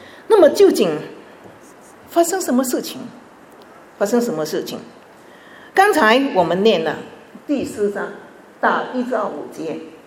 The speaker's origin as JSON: {"language": "Chinese", "country": "China", "said": "特别是我们中国人呢，你现在呢穿黑衣服是时髦，是流行啊"}